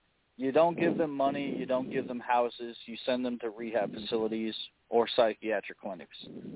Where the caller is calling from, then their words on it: Illinois, United States; I'm calling from East Central Illinois.